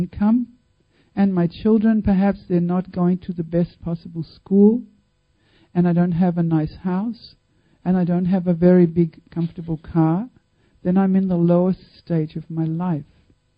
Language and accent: English; Australia; and I'm an Australian, and everything else spreads out from there.